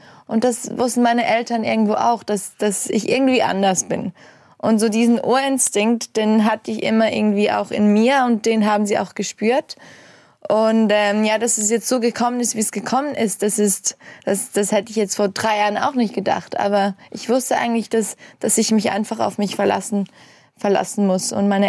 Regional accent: Graubünden, Switzerland; Ich bin im Engadin aufgewachsen, in den Bergen. Und da haben wir total viele Touristen. Und ich bin auch im Kindergarten mit der Romanisch aufgewachsen. Das ist so die vierte Landessprache von in der Schweiz, die wir haben.

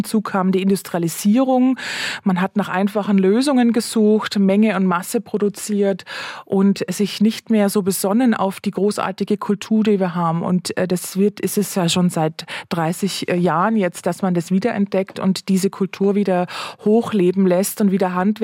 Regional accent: Bavaria, Germany; Ich komme aus Bayern und in Franken ist der Silvaner ganz groß

